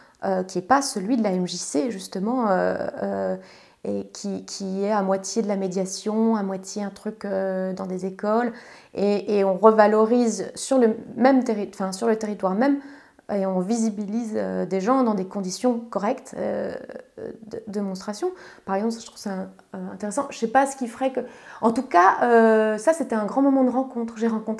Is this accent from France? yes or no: yes; Grand Est, France; de me retrouver à faire des expositions au Luxembourg en tant que Lorraine et pas en Lorraine